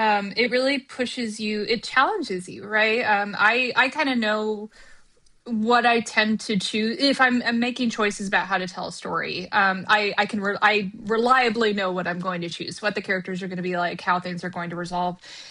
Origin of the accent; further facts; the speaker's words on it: Midwest, United States; I am a white woman from the Midwest. Like, that is, you know, I am not from Harlem or Brooklyn